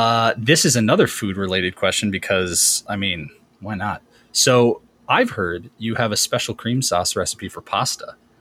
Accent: Connecticut, United States; We're both from Connecticut.

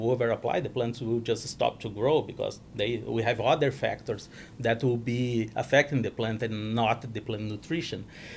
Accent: Brazil; English is a second language; I'm originally from Brazil, and my parents, they are farmers in southern Brazil, and we were farming for probably 50 years over there. I'm the first generation in college

